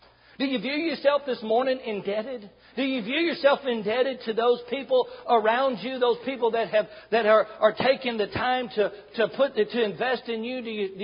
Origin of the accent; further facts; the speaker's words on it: Mississippi, United States; also born or lived in Alabama; I grew up in Mississippi. I was originally born in Alabama. We moved to Mississippi and just outside of Memphis, Tennessee, there in northwest Mississippi.